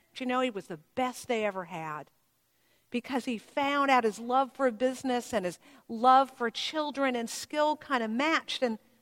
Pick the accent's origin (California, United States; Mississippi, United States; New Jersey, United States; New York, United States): California, United States; Oakland; born there; also born or lived in Richmond / Georgia / Texas; I had a plan that I would live in San Francisco my whole life. I was born in Oakland. Well, then I went to Richmond, Virginia, and Georgia, and Texas, and finally I got back here.